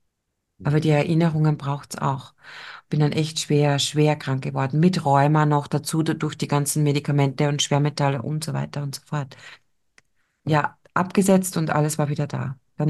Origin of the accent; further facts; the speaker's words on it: Styria, Austria; accent: Styrian dialect; weil ich bin ja Steirerin, ich habe ein bisschen einen Dialekt